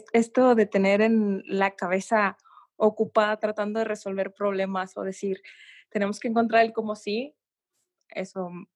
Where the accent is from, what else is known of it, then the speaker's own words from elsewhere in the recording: Puerto Vallarta, Jalisco, Mexico; tengo 29 años, yo soy de Puerto Vallarta